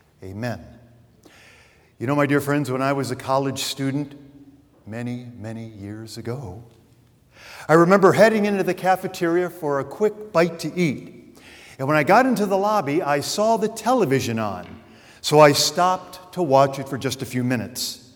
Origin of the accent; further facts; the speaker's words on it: Detroit, Michigan, United States; if you're taking a trip from here to Detroit, Michigan, my hometown, by the way, there is one place